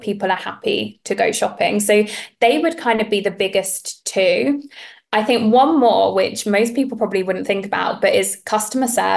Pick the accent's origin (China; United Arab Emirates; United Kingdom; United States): United Kingdom; moved away as an adult; And as British people, we actually don't like this. We like to kind of mill around the store, have a mooch and do our own thing.